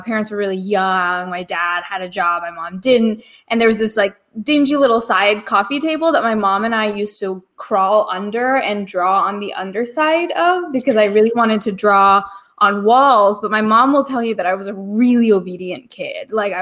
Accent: California, United States; But I grew up in the Silicon Valley in California.

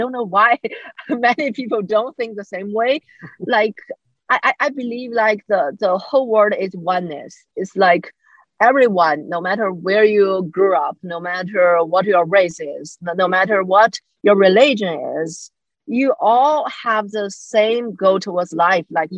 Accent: China; I think I grew up in China, and so I was, you know, growing up with this Confucius mentality

